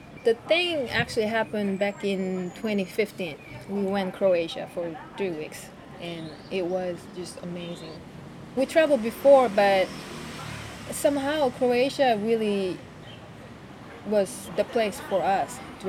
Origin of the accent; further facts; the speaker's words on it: South Korea; English is a second language; moved away as an adult; now in United States; Korea. Okay. Yeah, I'm from Korea and I moved to US.